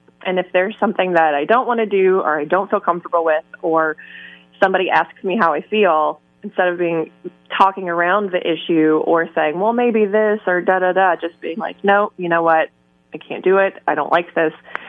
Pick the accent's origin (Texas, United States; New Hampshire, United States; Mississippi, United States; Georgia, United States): Mississippi, United States; I'm from the South, I'm from Mississippi, and whenever I'm home, that sort of behavior is a lot stronger than when I'm up here.